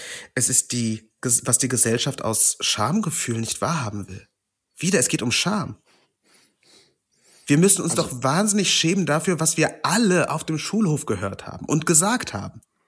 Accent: West Germany, Germany; ich bin als jüdischer Junge in Westdeutschland groß geworden.

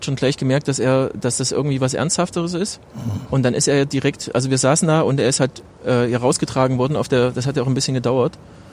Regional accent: Thuringia, Germany; now in Berlin, Germany; Ich lebe in Berlin und eigentlich komme ich aus Thüringen, so wenn du schon so genau danach fragst. Aber jetzt mittlerweile seit 15 Jahren in Berlin.

